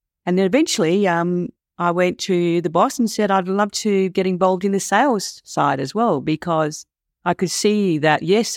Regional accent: Adelaide, South Australia, Australia; I'm from Adelaide originally, South Australia. So I've got a bit of a soft spot for South Australia.

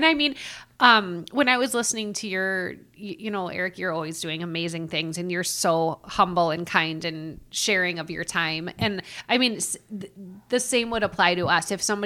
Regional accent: Scotland, United Kingdom; I'm a Scottish girl. So yeah, that's got to be my favorite. So good.

